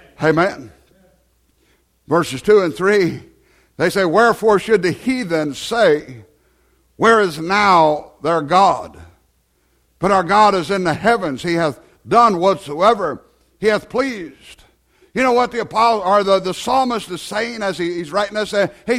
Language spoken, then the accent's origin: English; United States; Being American is a great thing. But the only thing I can brag about is that Jesus allowed me to be an American.